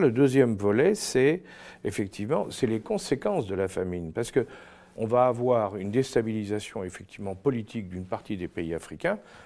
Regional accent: France; chez nous en France

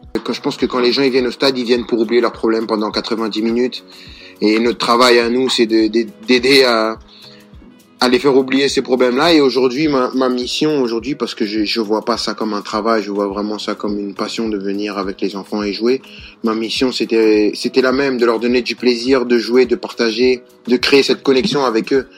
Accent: France; C'est classique quand on est français, pas très original.

